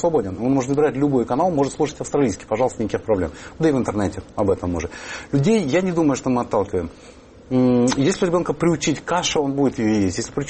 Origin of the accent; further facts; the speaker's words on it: Sukhumi, Abkhazia, Georgia; прошу помнить, что я грузин по рождению, и этот язык никогда не был для меня с рождения впитан с молоком матери, скажем так. Я многокультурный человек, поскольку это Сухуми и Абхазия, там очень много, и общим языком как раз был русский.